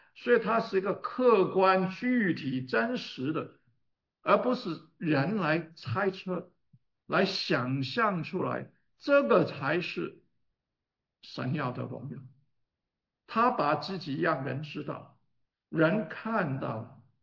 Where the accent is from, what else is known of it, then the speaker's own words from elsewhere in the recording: China; 你知道我们中国人很会讲这个，这个是有分量的人，是不是？